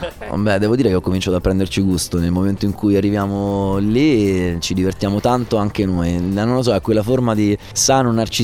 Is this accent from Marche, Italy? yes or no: no; Rome, Lazio, Italy; Bene, grazie, un'introduzione perfetta, mi hai descritto esattamente per quello che sono, romano di origini greche